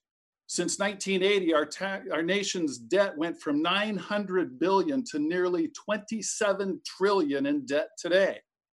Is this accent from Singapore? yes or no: no; Alaska, United States; I was born and raised in Alaska. I was a product of the 64 earthquake, literally.